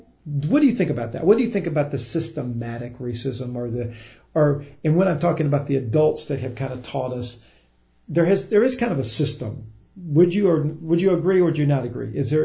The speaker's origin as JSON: {"language": "English", "region": "the South", "country": "United States", "tie": "born or raised there", "said": "I have said, look, I grew up in the South."}